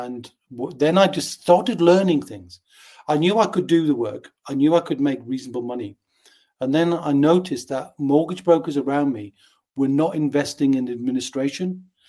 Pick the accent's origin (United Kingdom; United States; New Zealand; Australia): United Kingdom; North East England; accent: Geordie with a soft touch of London; now in London, United Kingdom; bringing workers from the northeast of England, which is where I'm originally from. So my accent is not Irish. It's Geordie with a soft touch of London, where I've been for the last 30 years.